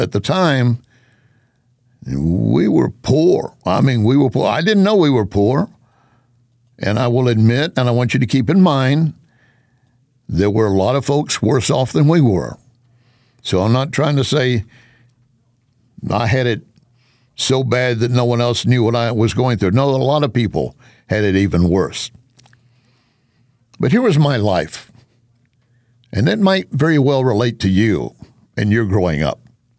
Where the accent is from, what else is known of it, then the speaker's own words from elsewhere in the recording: Texas, United States; I grew up in West Texas. Deep, deep West Texas, dirt, grime, oil, so thick in the air sometimes you could taste it.